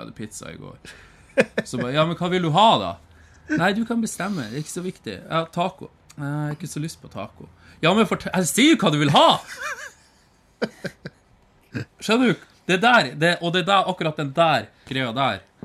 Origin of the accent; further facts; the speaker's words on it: Finnmark, Norway; Jeg var hjemme i Finnmark.